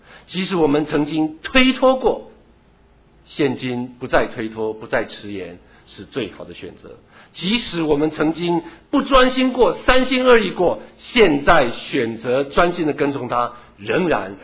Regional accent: Taitung, Taitung County, Taiwan; 我从小在台东长大，台湾台东长大的哈。我虽然不是生成一个农家的子弟，但是我住的环境，从小的环境周围都是农家，要不就是稻田，要不就是甘蔗田，

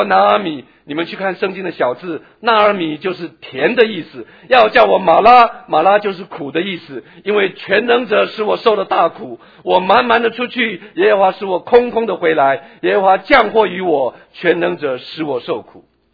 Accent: Taiwan; 就算我是从台湾来的

